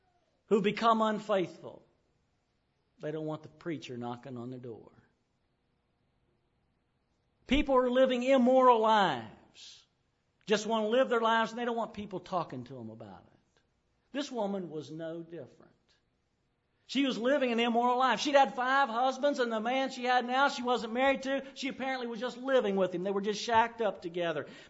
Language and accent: English; West Virginia, United States; Now I'm from Ritchie County.